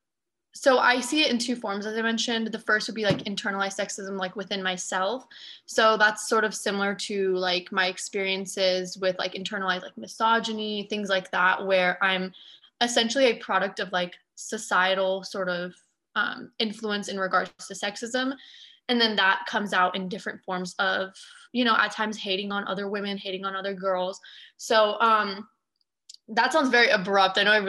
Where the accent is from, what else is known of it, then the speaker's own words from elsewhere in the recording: Idaho, United States; and I am Pakistani American, and I'm from Idaho.